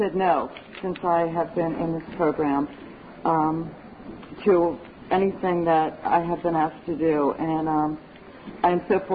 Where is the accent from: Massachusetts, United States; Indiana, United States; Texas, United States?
Indiana, United States; I'm from Indiana, and God is just so awesome.